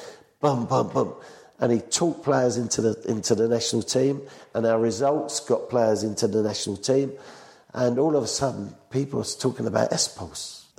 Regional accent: England, United Kingdom; he is from Argentina, I'm from England. I'm shop floor football.

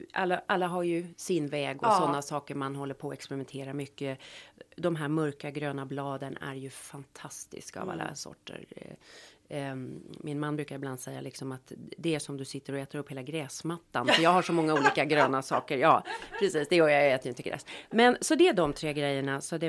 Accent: Sweden; Och när jag är uppvuxen som alla svenskar på, liksom, har man inte fått potatis till middagen, då var det ingen middag.

